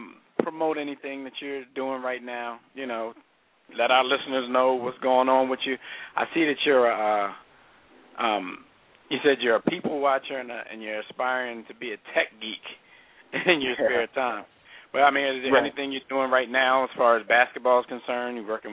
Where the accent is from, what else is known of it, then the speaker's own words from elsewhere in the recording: Philadelphia, Pennsylvania, United States; And all five of us here in the show, we're all from Philly.